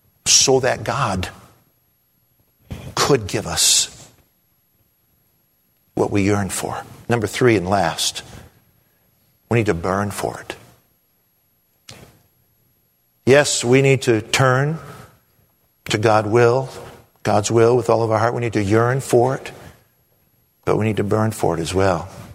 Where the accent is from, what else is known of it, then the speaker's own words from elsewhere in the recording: Washington, District of Columbia, United States; I grew up there in Washington, D.C., and I've been there for all kinds of events.